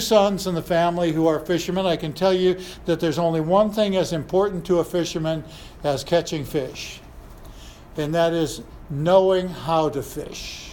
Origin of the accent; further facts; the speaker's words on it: Michigan, United States; When I was a kid growing up in Michigan